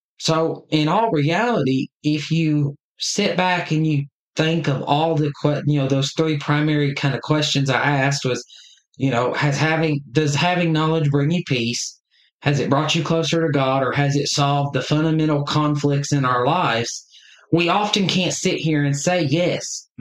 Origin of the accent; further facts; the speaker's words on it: Kettering, Ohio, United States; also born or lived in Dayton; so I was born and raised in Dayton, Ohio, Kettering, Ohio, I should say. I was born in Dayton, but lived in Kettering.